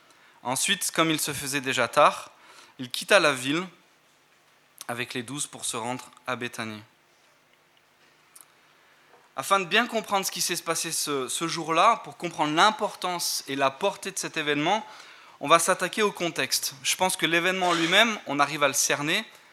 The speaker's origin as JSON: {"language": "French", "town": "Grenoble", "region": "Auvergne-Rhône-Alpes", "country": "France", "moved": "as an adult", "lives_now": "United Kingdom", "said": "Je suis marié à Jessica, nous avons 3 enfants. Nous sommes originaires de Grenoble, de cette église. Et ça fait donc bientôt 2 ans que nous vivons en Écosse"}